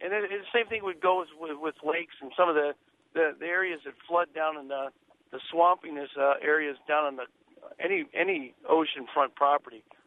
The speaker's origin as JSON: {"language": "English", "region": "California", "country": "United States", "said": "I come originally from California, so I know what kind of measures or you know, whatnot they have there."}